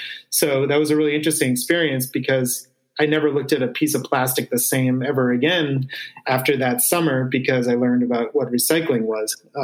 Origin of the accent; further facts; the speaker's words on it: New Hampshire, United States; We had heavy winters where I grew up in New Hampshire, so we get hammered with snow.